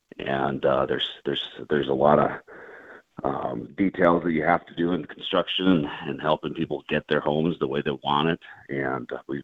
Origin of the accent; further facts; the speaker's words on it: Wabtec, North Dakota, United States; Oh, well, I grew up in Wabtec, North Dakota, and moved out here in 2011 with my wife and family